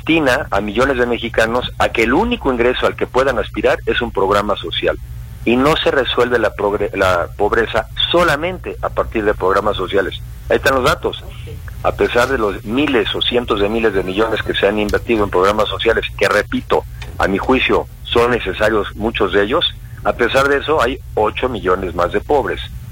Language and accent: Spanish; Mexico; Yo lo que estoy sobre todo es trabajando porque tengamos una alternativa como mexicanos